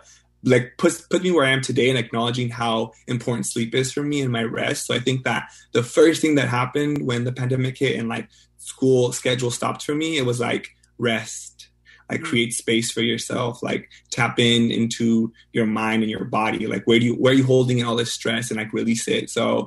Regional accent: United States; born there; And they immigrated to the United States before I was born. And I was born in the United States in 1997.

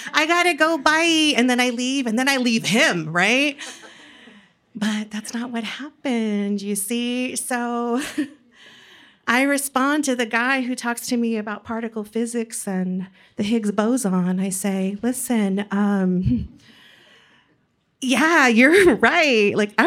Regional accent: San Antonio, Texas, United States; So I'm from San Antonio, but I left as soon as I could, right? And I moved up to North Texas, and I was teaching reading and writing, seventh grade, middle school

